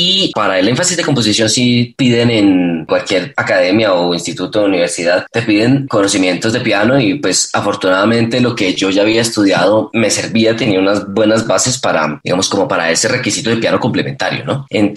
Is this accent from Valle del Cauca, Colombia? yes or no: yes; Buga, Valle del Cauca, Colombia; desde pequeño tuve clases de piano en Buga. Yo soy originalmente de Buga.